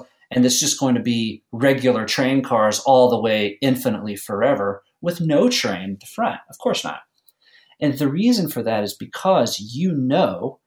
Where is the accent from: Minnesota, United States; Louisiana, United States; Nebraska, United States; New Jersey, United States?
Louisiana, United States; I grew up in Louisiana, and every time we go home, my mother has a wonderful pot of red beans and rice waiting.